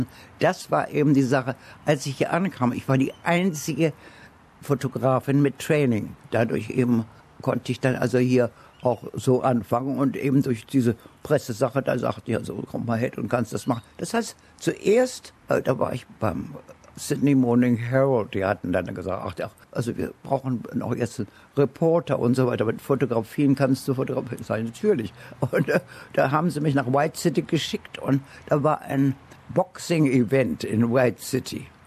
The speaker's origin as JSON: {"language": "German", "region": "Berlin", "country": "Germany", "tie": "born or raised there", "said": "Ich komme aus Berlin, ich bin in Berlin geboren"}